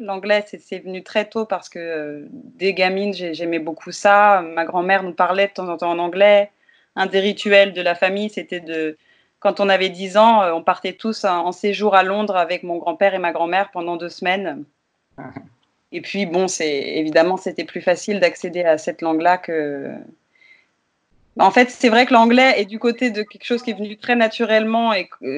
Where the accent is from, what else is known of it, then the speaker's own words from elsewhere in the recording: Île-de-France, France; J'ai grandi dans le Val d'Oise